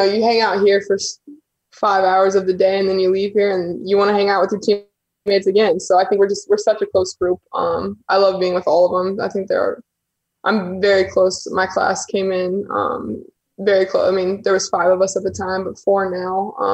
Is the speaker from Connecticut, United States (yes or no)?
no; Indiana, United States; I grew up in Indiana, you know, places like Purdue and IU, I get so excited to play there.